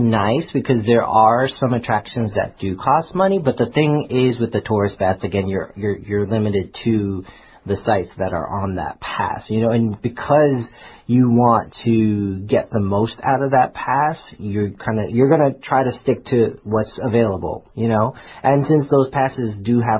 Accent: New York City, New York, United States; You know, I, as I said, I grew up in Staten Island, and I used to work in Manhattan

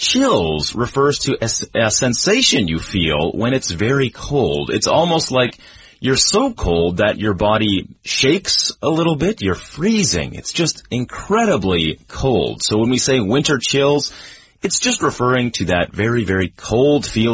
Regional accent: Canada; now in Taiwan; it's not so cold here in Taiwan because I come from Canada, and in Canada, we really know winter.

